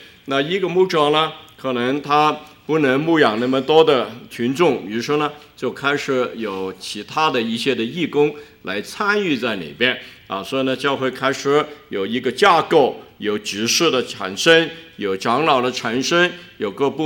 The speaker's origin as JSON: {"language": "Chinese", "country": "Hong Kong", "lives_now": "Mississauga, Canada", "said": "你跟我呢都是从别的地方移居到加拿大，有的来自呢台湾，我香港"}